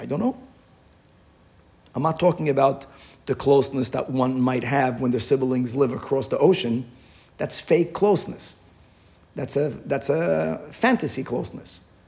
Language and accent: English; United Kingdom; I know as a British person, he meant that he was respectful towards his wife